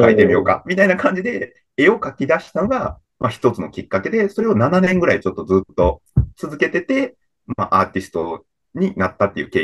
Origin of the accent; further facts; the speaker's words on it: Hyogo, Japan; 僕は兵庫県の、方の出身の人なんですけど